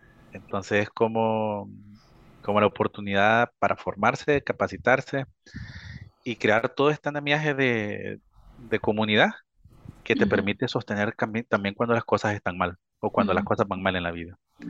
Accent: El Salvador; lo más que había estado fuera de casa o de El Salvador, más bien, habían sido 15 días. Yo me tocó moverme de mi pueblo a estudiar a una ciudad cerca.

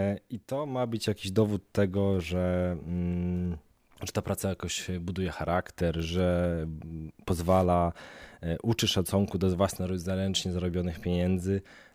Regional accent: Lublin Voivodeship, Poland; ja w ogóle pochodzę z Lubelszczyzny

